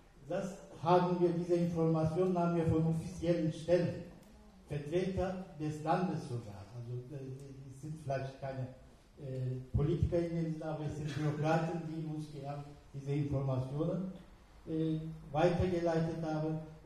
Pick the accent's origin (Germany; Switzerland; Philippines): Germany; Mönchengladbach, North Rhine-Westphalia; Ich komme aus Mönchengladbach.